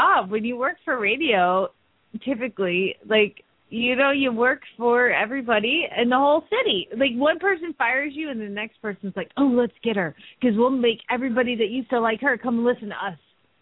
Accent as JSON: {"language": "English", "town": "Phoenix", "region": "Arizona", "country": "United States", "said": "from Phoenix, Arizona"}